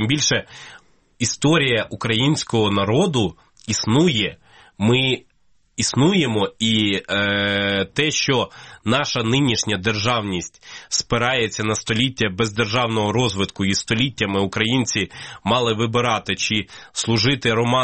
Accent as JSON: {"language": "Ukrainian", "region": "Kyiv", "country": "Ukraine", "tie": "born or raised there", "said": "Я киянин, народився в Києві, вчився в російській школі, і нічого мені не завадило потім перейти на українську мову і спілкуватися нею зараз. Я не забув російську, але я 95% спілкуюся українською"}